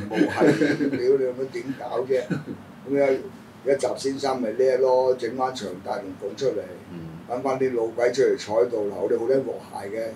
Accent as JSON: {"language": "Cantonese", "country": "Hong Kong", "said": "我哋香港人就睇香港先啦，中國嗰啲唔係我哋睇到噶啦。"}